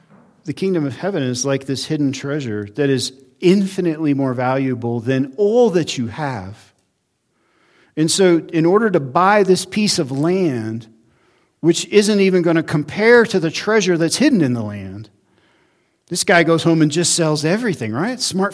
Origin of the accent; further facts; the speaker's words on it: Auburn, United States; the beautiful northern Auburn area, which is my hometown.